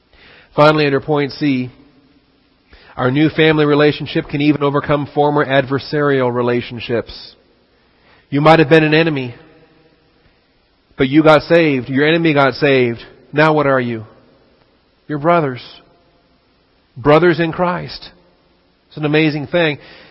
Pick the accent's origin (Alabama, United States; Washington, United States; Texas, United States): Washington, United States; I grew up in Washington State. On the West Coast.